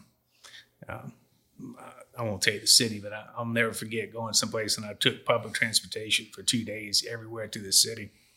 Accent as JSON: {"language": "English", "region": "Louisiana", "country": "United States", "said": "y'all know me, I'm from Louisiana."}